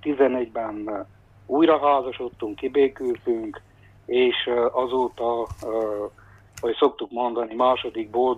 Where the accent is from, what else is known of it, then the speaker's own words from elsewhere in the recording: Kézdivásárhely, Covasna, Romania; Igen, 1971-ben születtem Kézdivásárhelyen. Itt végeztem az 1-8 osztályt, majd középiskolai tanulmányaimat Nagyszebenben az akkori egészségügyi szaklíceumban végeztem